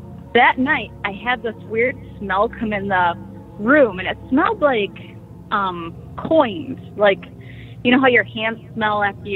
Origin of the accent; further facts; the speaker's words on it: Michigan, United States; Oh, I was just going to say, because I'm from Michigan.